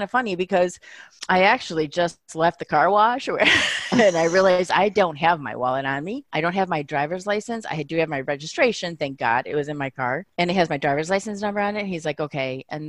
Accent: Chicago, Illinois, United States; I am from Chicago.

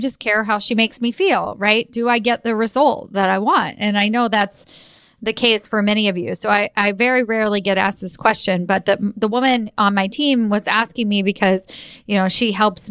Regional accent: Louisville, Kentucky, United States; And we're from Louisville, Kentucky. So UPS is really big there.

